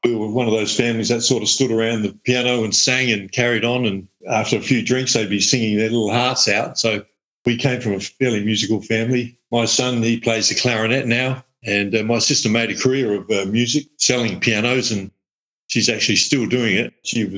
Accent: Balaclava, South Australia, Australia; also born or lived in Darwin / Adelaide; I was born in Balaclava Hospital, about 100 k's north of Adelaide. Yeah, so I'm a country boy at heart. Back in the early 60s, I lived there for about 7 or 8 years of my life, and then my parents moved to Darwin.

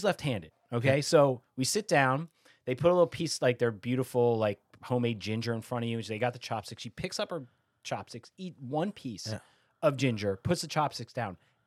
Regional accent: Phoenix, Arizona, United States; I'm from Arizona. I grew up in the Phoenix area.

